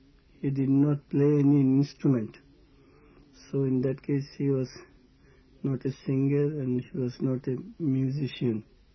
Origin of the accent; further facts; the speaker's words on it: India; I came from India